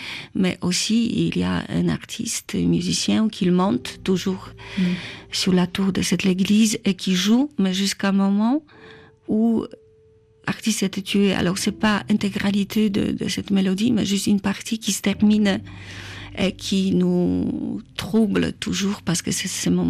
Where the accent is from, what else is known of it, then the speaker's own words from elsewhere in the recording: Poland; now in Paris, France; je ressens mon destin d'être là pour pouvoir aussi transmettre quelque chose en tant que Polonaise, exactement.